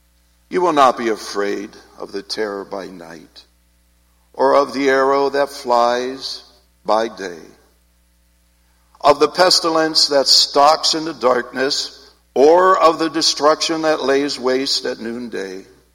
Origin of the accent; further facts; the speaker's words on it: Canton, Ohio, United States; When I was a child, I grew up here in Ohio, in Canton, in fact.